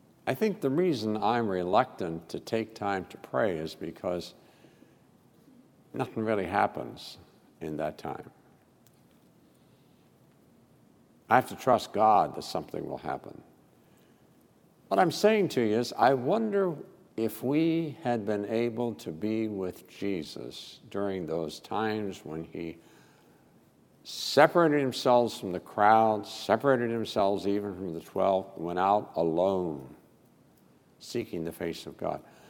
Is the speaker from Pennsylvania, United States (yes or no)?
no; West Virginia, United States; now you understand I'm from West Virginia, so I got to keep things pretty simple for me to get it.